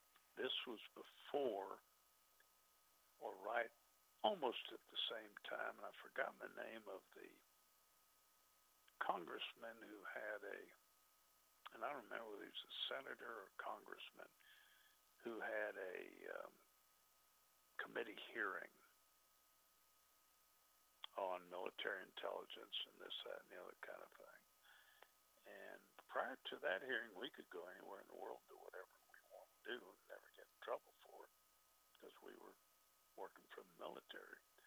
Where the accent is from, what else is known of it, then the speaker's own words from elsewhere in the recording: Augusta, Georgia, United States; Because he asked me where I was from, and I said, well, you know, Augusta, Georgia.